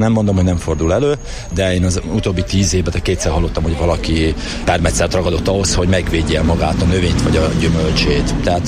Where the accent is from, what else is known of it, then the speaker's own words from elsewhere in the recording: Somogy, Hungary; a saját megyén somogyi vagyok